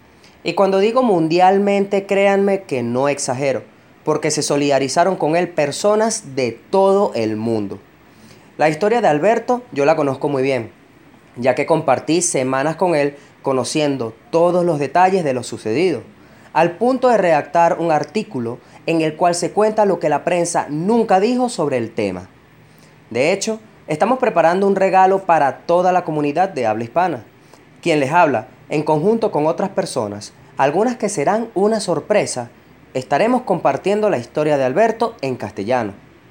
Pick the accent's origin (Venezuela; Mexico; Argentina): Venezuela; soy un periodista venezolano que hace un año se encontró con una de las historias más intensas e interesantes